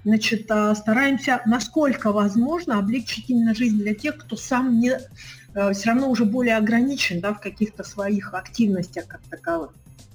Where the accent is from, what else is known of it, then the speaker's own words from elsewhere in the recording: Sakha Republic, Russia; так как я, в принципе, родилась и выросла в Алданском районе